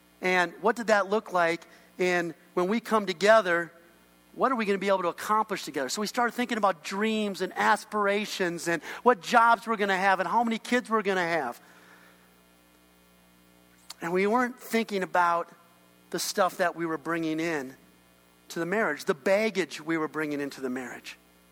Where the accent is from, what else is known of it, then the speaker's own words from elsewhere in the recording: Edina, Minnesota, United States; I grew up over in Edina, and we grew up in a pretty affluent community